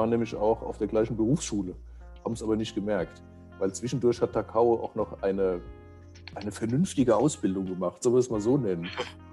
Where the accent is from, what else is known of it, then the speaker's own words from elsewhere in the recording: Langenhahn, Rhineland-Palatinate, Germany; Ich bin aus Langenhahn, das sind 6 Kilometer.